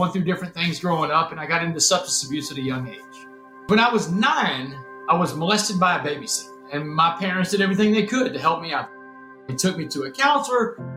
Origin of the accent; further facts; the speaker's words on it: Texas, United States; Texas high school football religion is like a religion down in Texas. And I was the star quarterback in my hometown.